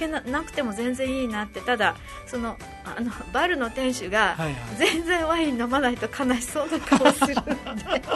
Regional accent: Kagoshima, Japan; moved away as an adult; also born or lived in Tokyo; now in Sapporo, Japan; はい、東京で生まれて、はいはい、小学校1年生の途中から鹿児島、はい、

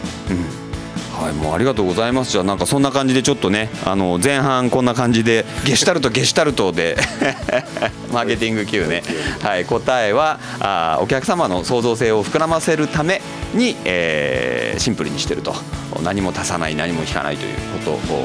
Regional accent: Miyakojima, Okinawa, Japan; now in Naha, Japan; 僕宮古島出身なんですけどって、ちょうど今日宮古島で出張行って帰ってきたとこだった、こっち那覇に帰ってきたとこだったんで、

